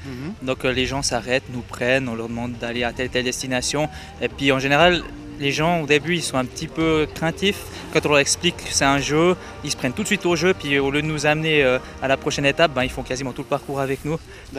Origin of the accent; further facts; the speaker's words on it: Fribourg, Switzerland; Moi du Fribourg, elle du Valais.